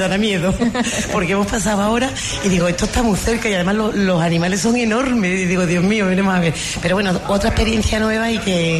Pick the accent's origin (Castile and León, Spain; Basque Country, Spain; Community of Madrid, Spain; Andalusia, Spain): Andalusia, Spain; Huelva; yo pienso que estamos en Huelva, que somos de Huelva y tenemos que promocionar nuestra fiesta